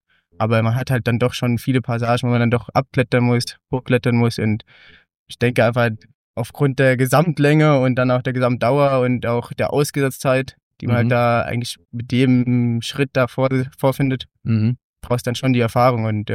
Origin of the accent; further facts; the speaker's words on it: Schwarmheim, Rhineland-Palatinate, Germany; Ja, also ursprünglich komme ich aus Schwarmheim. Das ist ein kleines rheinhessisches Dorf in Rheinland-Pfalz, 20 Kilometer vielleicht ungefähr von Mainz entfernt, der Landeshauptstadt.